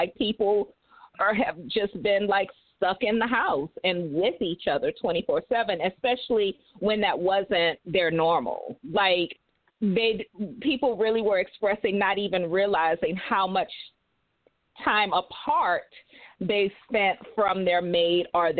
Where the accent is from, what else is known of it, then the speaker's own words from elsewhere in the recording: New Orleans, Louisiana, United States; You know, how I'm born and raised in New Orleans.